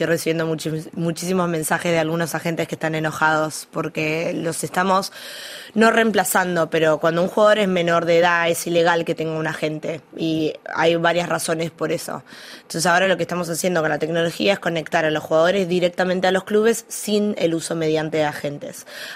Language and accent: Spanish; Buenos Aires, Argentina; como buena argentina amantes del fútbol. Fue mi hermano que me mostró una cancha de fútbol cuando tenía 6 años por primera vez en Buenos Aires, en Racing.